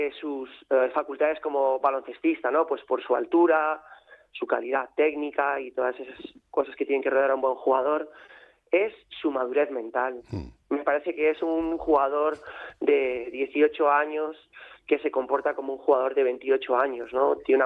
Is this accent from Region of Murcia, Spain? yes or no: no; Valladolid, Castile and León, Spain; No me sorprendió, y aquí juego con ventaja. Yo soy de Valladolid